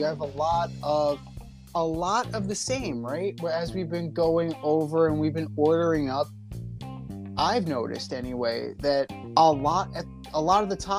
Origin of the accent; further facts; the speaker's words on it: New York City, New York, United States; there's a certain level of hatred that comes with being a New Yorker. And being a member of New York City, right? And being somebody who lives here, somebody who you and I have cut our teeth living in New York City.